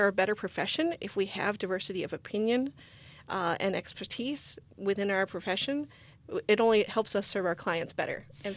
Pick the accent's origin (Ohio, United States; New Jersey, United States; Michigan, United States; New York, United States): Michigan, United States; I grew up in Southeast Michigan, so it's something I'm keenly aware of.